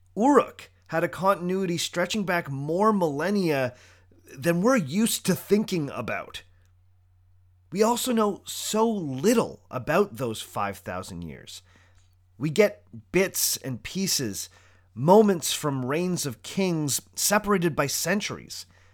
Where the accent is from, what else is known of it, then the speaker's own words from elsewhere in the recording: Toronto, Ontario, Canada; Even my hometown of Toronto